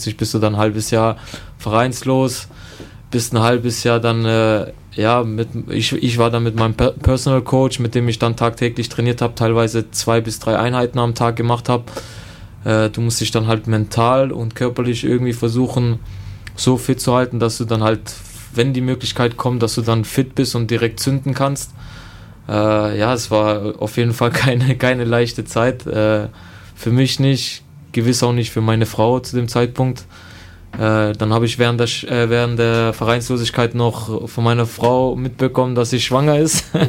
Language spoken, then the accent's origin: German; Stuttgart, Baden-Württemberg, Germany; Noch dazu kommt, dass Stuttgart meine Heimat auch nicht so weit von hier weg ist.